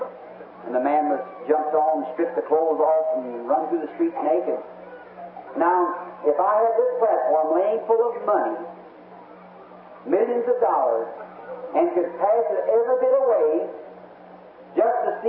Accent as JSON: {"language": "English", "country": "United States", "said": "I'm American. I love my nation. I'm willing to go to war anytime it goes to war."}